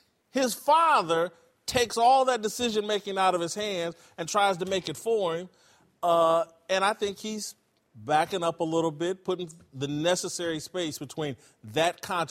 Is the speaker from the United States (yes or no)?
yes; Midwest, United States; Yeah, I'm from the Midwest. Did y'all ever say selling wolf tickets?